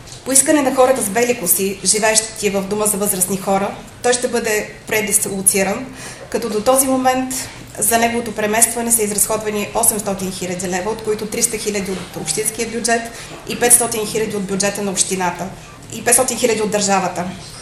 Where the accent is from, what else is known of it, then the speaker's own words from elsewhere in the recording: Shumen, Shumen Province, Bulgaria; Непреходен е обаче факта, че сме шуменци, че сме родени в нашия град, че желаем да доживеем до дълбоки старини в него.